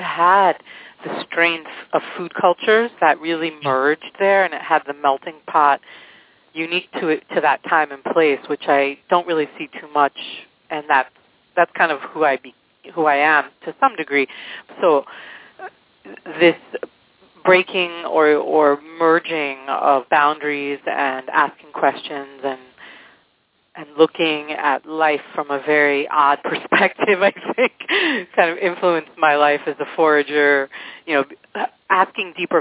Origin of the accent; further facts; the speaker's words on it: New York City, New York, United States; I was raised in New York City. I was raised downtown in the avant-garde section of New York City called the East Village through 60s and 70s and 80s